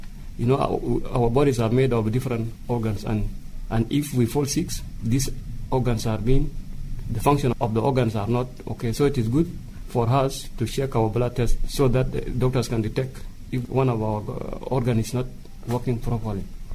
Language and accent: English; South Sudan; I am a youth from South Sudan.